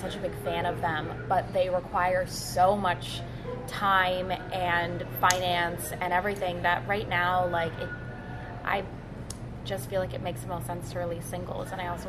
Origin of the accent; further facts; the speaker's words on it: Anaheim, California, United States; I am. So. I'm from Anaheim.